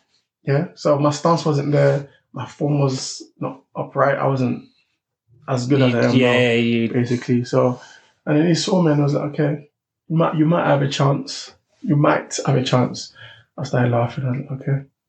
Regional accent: Woolwich, London, United Kingdom; now in Kent, United Kingdom; I'm from Woolwich, by the way, originally. Yeah. Nigerian, grew up in Woolwich, South East London, Greenwich area. And I only moved down to Kent this year. So I'm originally from Woolwich

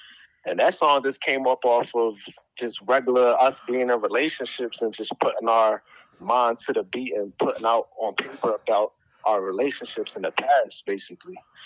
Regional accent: Philadelphia, Pennsylvania, United States; because I'm from Philadelphia

